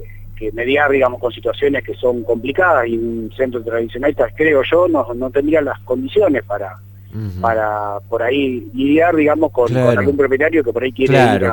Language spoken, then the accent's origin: Spanish; Concordia, Entre Ríos, Argentina; born there; now in Casilda, Argentina; Yo no soy casildense de origen, ¿no? Y cuando voy de vacaciones a mi ciudad natal, me encuentro con la misma situación a diario.